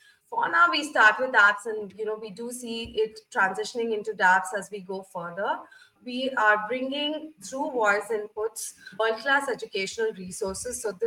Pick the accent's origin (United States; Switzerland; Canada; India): India; emerging economies from my home country, India.